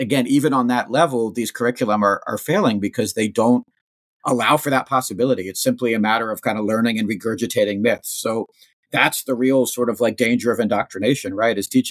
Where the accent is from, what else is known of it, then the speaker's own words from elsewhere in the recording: Virginia, United States; And yeah, for me growing up in Virginia in the 1980s in public schools